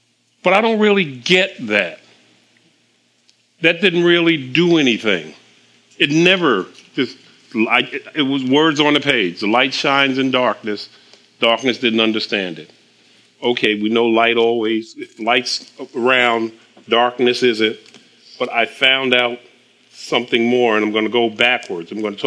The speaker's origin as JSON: {"language": "English", "town": "New York City", "region": "New York", "country": "United States", "tie": "born or raised there", "said": "I didn't grow up in the sticks somewhere. I grew up in New York City."}